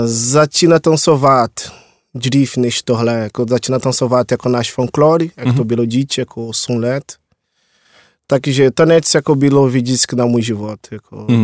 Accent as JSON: {"language": "Czech", "region": "Rio de Janeiro", "country": "Brazil", "second_language": "Czech", "lives_now": "Czech Republic", "said": "Já jsem z Brazília, Rio de Janeiro, narodil na Copacabana, kousek moře, kousek pláž, vedro."}